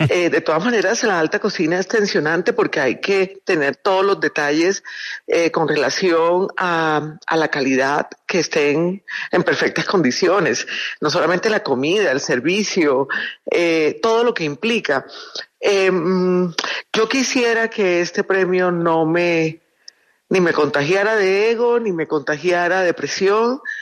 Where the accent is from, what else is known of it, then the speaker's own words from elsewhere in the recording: Caribbean Region, Colombia; Ya me salí de la zona del Caribe donde pertenezco para viajar a la zona del Pacífico